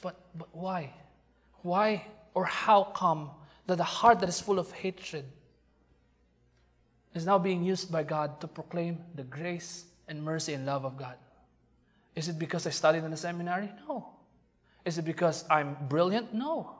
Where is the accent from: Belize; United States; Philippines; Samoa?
Philippines; No, I am brown. I'm Filipino.